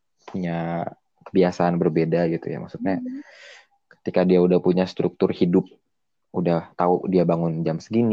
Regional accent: South Tangerang, Banten, Indonesia; now in Purwokerto, Indonesia; gue orang apa Jabodetabek lah, Tangsel, gue anak Tangsel

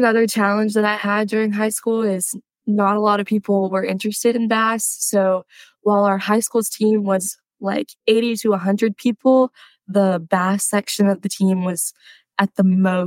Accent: Fairhope, Alabama, United States; I grew up in Fairhope, Alabama, on the water.

